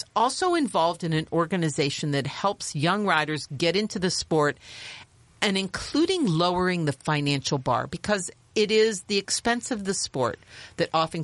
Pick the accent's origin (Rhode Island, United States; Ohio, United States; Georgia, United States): Ohio, United States; Cincinnati; I get to go back to my hometown. You know, I was raised in Cincinnati.